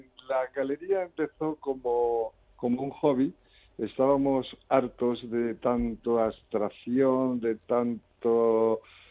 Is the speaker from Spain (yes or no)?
yes; Cartagena, Region of Murcia, Spain; born there; also born or lived in Valencia; now in Madrid, Spain; yo nací en Cartagena, pero uh-huh. me fui pronto a Valencia